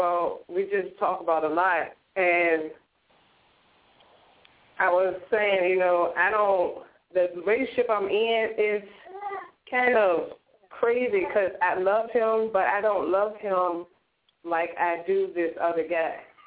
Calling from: Richmond, Virginia, United States; I'm calling from Virginia, from Richmond.

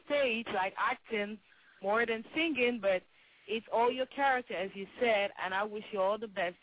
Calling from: Maryland, United States; I'm calling from Maryland.

